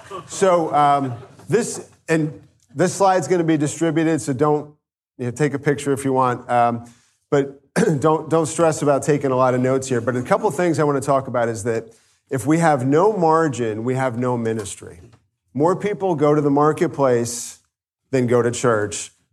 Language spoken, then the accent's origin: English; New Jersey, United States; accent: Jersey; A little bit about my journey. New Jersey. We got a couple Jersey guys here, right? You like my Jersey accent?